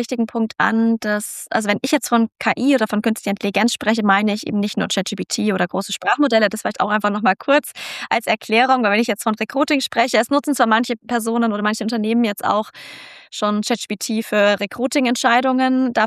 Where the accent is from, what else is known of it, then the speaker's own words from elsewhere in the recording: Germany; Ich bin eine weiße Frau, ich komme aus der Mittelschicht, aus Deutschland